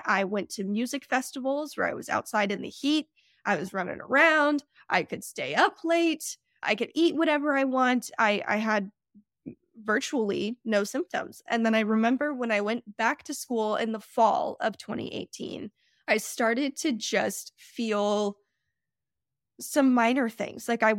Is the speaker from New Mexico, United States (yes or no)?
yes; New Mexico, United States; I grew up in New Mexico, and then I went to college at Arizona State. So I'm a West Coast girl.